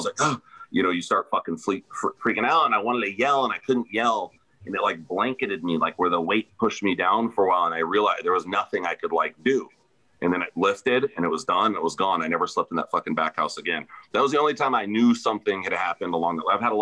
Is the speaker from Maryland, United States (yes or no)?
no; Hollywood, California, United States; Well, I grew up in Hollywood, like I said, and at one point we moved to an area called Glassell Park, which is like the eastern side of Hollywood.